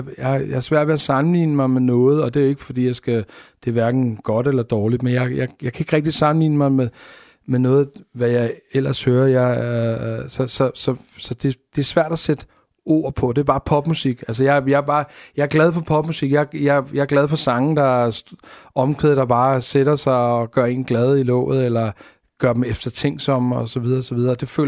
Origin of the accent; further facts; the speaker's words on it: Amager, Capital Region of Denmark, Denmark; fordi vi er fra Amager